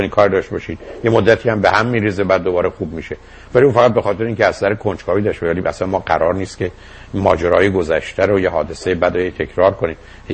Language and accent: Persian; Iran; من چون ایرانیم